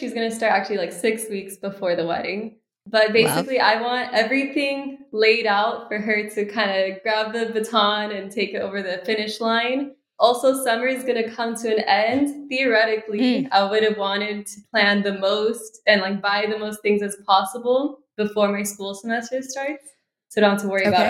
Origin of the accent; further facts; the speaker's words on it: Miami, Florida, United States; born there; Yeah, so I was born in Miami, but my family's half Cuban, half Guatemalan.